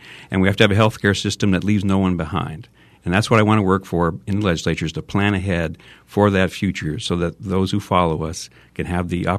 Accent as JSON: {"language": "English", "region": "Arizona", "country": "United States", "tie": "born or raised there", "said": "I grew up here in Arizona. I graduated from high school in this district."}